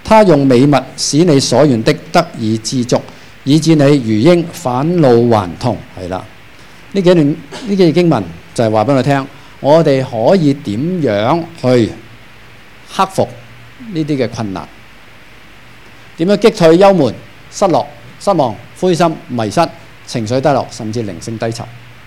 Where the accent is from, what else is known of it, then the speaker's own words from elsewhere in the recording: Hong Kong; 我哋其实香港人都好幸福噶啦。